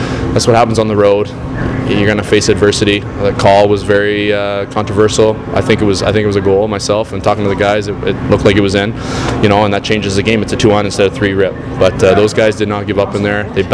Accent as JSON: {"language": "English", "region": "New Brunswick", "country": "Canada", "said": "and I'm from Atlantic Canada, I'm from New Brunswick"}